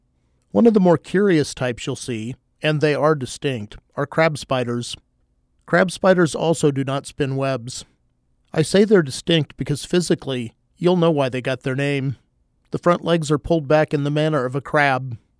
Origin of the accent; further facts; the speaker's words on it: Kansas, United States; In my home state of Kansas, we would often find spiders inside during the late fall